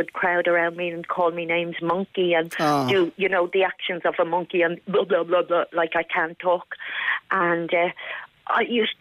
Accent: Ireland; because we don't fit into the black community because we're Irish

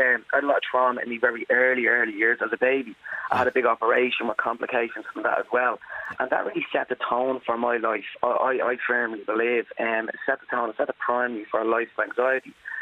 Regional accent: Blanchardstown, Leinster, Ireland; also born or lived in Drumheath; Home for me, I lived most of my life since I was 6 years of age in Blanterstown in West Dublin.

